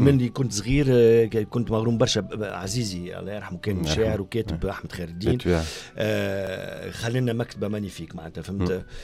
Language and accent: Arabic; Tunis, Tunis Governorate, Tunisia; born there; تولدت في كلينيك في ميتويل فيل